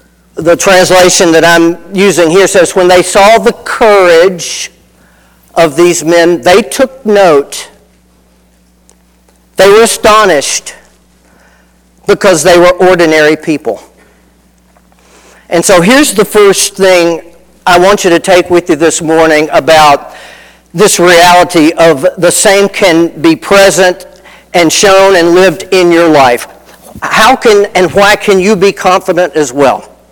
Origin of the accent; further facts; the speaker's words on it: the South, United States; accent: southern; I grew up in the South. I have people saying to me sometimes, well, where are you from in the South? They recognize that. Mine's not quite as pronounced as Jeannie's is